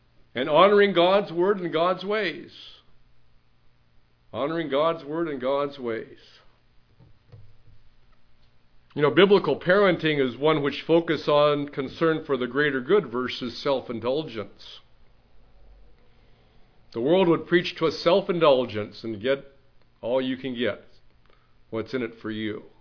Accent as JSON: {"language": "English", "region": "Pacific Northwest", "country": "United States", "tie": "born or raised there", "said": "Growing up in the Northwest, you get three or four cars of, you know, teenagers, and off you go together on some adventure."}